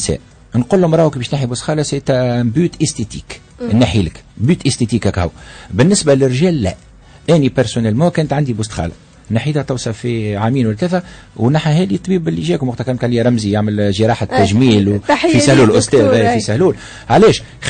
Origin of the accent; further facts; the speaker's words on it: Tunisia; فما نقطه نحب نعرج عليها مش موجوده عندنا في تونس، مازالت ما توجدتش، بدات توجد شويه في تونس العاصمه